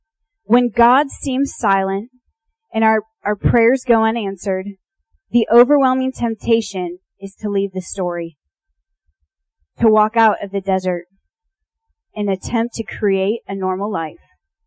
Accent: Illinois, United States; So I grew up in Illinois. I attended the University of Illinois

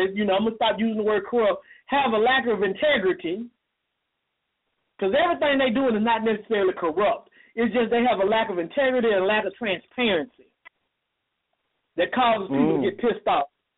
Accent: Georgia, United States; I grew up in DeKalb County, and all I can ever remember is the CEO system because Manuel Maloof instituted it.

